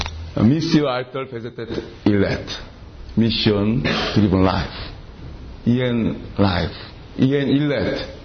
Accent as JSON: {"language": "Hungarian", "country": "South Korea", "second_language": "Hungarian", "said": "Ti magyarok vagytok, mi koreai vagyunk."}